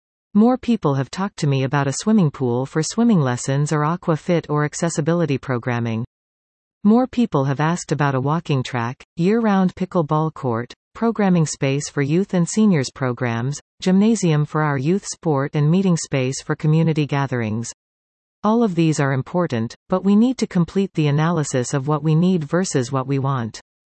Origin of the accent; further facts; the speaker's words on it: Penetanguishene, Ontario, Canada; I was born and raised in Penetanguishene, appreciating all it offers.